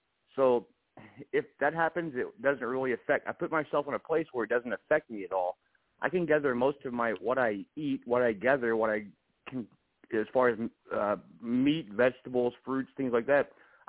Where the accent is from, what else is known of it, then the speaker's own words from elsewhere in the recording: Missouri, United States; In my state, it's no secret on your show that I'm from Missouri